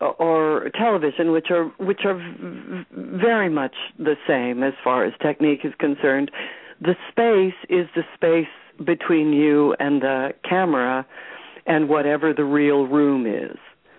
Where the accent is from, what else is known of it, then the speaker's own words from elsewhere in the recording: California, United States; the other thing is that I grew up in California, and the movies were acting to me then.